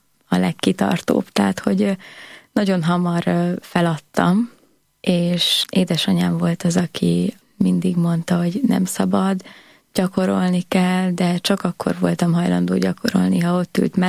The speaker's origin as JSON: {"language": "Hungarian", "town": "Corund", "region": "Harghita", "country": "Romania", "said": "Korondról származom, Székelyudvarhelyen születtem, édesanyám családja él Korondon, ott élnek tehát a rokonok, az unokatestvérek"}